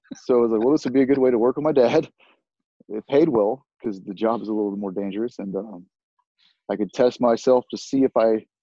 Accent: Texas, United States; Southeast Texas, yeah. Right on Houston, near Beaumont. Nothing too special, being from Texas.

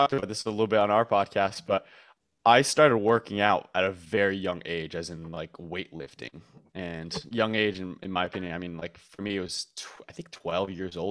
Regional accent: Montreal, Quebec, Canada; I'm actually from Montreal, Canada.

